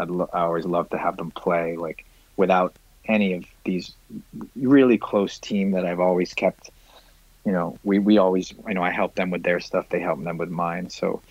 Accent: Toronto, Ontario, Canada; now in Brooklyn, United States; You know, I'm from Toronto. I'm a Canadian.

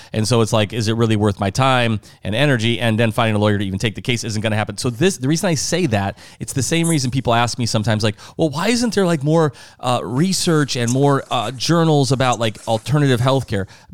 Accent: South Dakota, United States; You know, I'm a Midwest guy. I'm from South Dakota originally, so I kind of feel like I have those what we call Midwestern values

